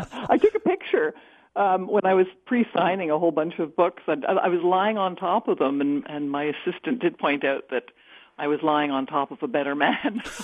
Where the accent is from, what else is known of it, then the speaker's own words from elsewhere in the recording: Canada; where even as a Canadian, I was shattered, although I understand that I could never have been as affected as an American.